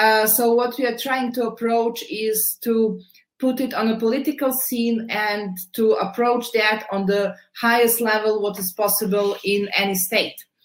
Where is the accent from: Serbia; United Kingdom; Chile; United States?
Serbia; Belgrade, City of Belgrade; I have MA in psychology. I'm coming from Belgrade, Serbia